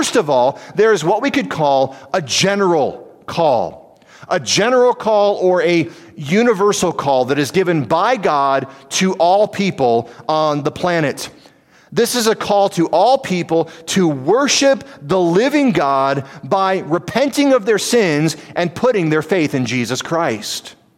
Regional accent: Midwest, United States; I'm reminded of growing up in the Midwest.

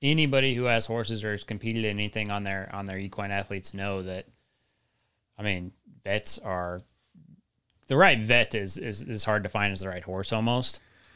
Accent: Colorado, United States; because people on the podcast get mad when I say, I'm from Colorado.

